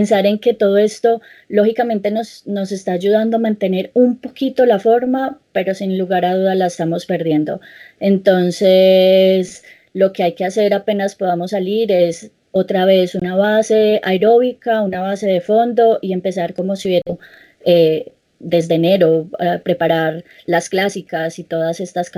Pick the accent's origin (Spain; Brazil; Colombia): Colombia; como yo soy colombiana y vivimos en un país tropical donde no tenemos inviernos largos